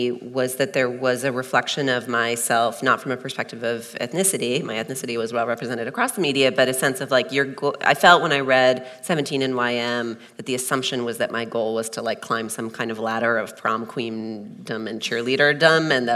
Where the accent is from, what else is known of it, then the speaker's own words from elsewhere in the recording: United States; the experience I had reading Sassy magazine as a teen growing up in America in the 90s.